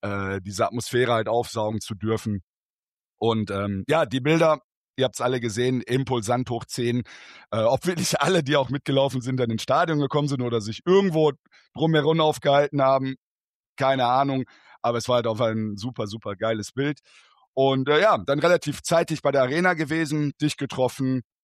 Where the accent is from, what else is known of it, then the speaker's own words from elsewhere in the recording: Düsseldorf, North Rhine-Westphalia, Germany; Da hätte ich auch keinen Bock gehabt als Düsseldorfer.